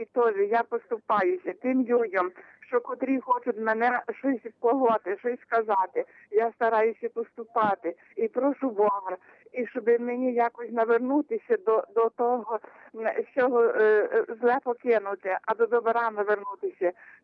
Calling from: Nyzhbirok, Ternopil Oblast, Ukraine; Я сама з церкви Петра і Павла, село Нижбірок.

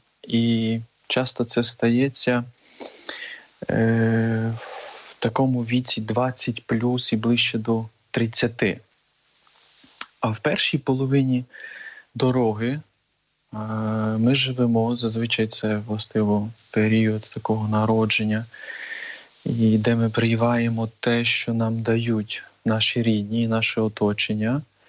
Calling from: Warsaw, Masovian Voivodeship, Poland; я з Варшави.

